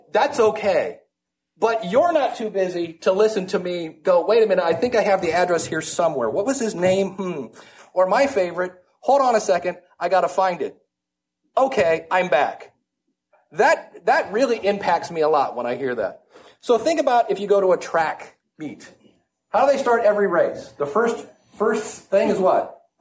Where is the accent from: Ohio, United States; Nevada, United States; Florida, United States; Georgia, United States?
Ohio, United States; Cleveland; I'm from Cleveland. You may have heard LeBron James is back in town.